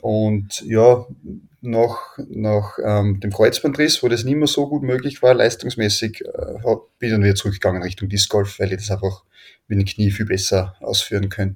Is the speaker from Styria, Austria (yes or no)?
yes; Graz, Styria, Austria; bei uns in Graz, wir haben einen Hausberg, den Schöckl.